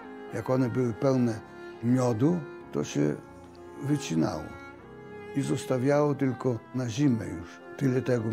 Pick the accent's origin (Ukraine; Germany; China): Ukraine; Khvoyanka, Rivne Oblast; urodziłem się na Wołyniu 26 maja 1932 roku. Pochodzę z Chwojanki, gmina Ludwipol, powiat Kostopol. Miejscowość to była wioska, taka gdzieś, ja wiem, około 50 chyba numerów. Dom był jeden z lepszych we wsi